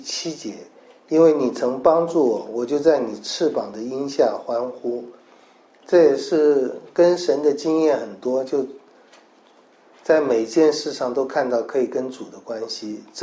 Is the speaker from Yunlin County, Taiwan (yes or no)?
no; Taichung, Taiwan; 我们小的时候住在台中，我妈妈有养鸡。